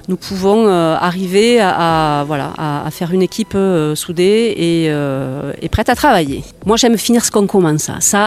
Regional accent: Occitanie, France; je suis originaire de Saint-Matan, près du Midi toulousain et ce nord du département, ça faisait pas rêver quand j'étais jeune.

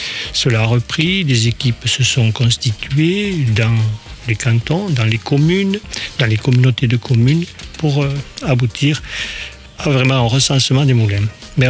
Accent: Castéra, Occitanie, France; born there; Si, je suis né à Castéra.

